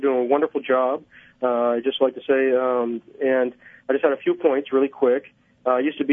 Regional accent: Northeast, United States; now in Kansas City, United States; I used to be an atheist. I had a Holy Spirit experience here in Kansas City about 5 years ago, and I come from the Northeast.

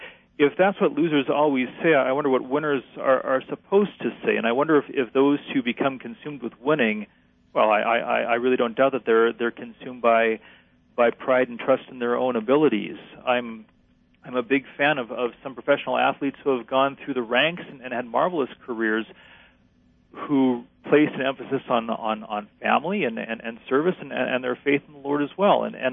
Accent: Seattle, Washington, United States; But then again, I grew up in Seattle, so it was the Seahawks and Mariners.

